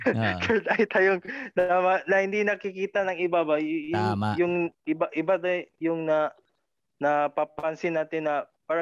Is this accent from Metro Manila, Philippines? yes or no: no; Cagayan de Oro, Northern Mindanao, Philippines; Tapos ibababa doon sa amin sa Cagayan de Oro